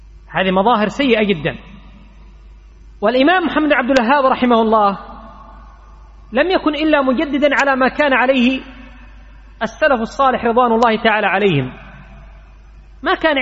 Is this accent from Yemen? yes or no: yes; Yemen; عندنا في اليمن على ما عندنا من الخير وبلد الإيمان والحكمة